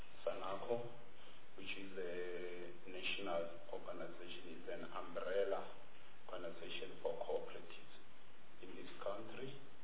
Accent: Makapanstad, North West, South Africa; I'm coming from Northwest in a rural community called Makapanstad, under Chief Makapan.

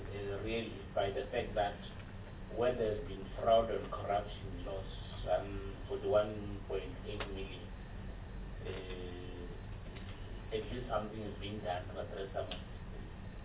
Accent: Limpopo, South Africa; because I'm from Bembe District

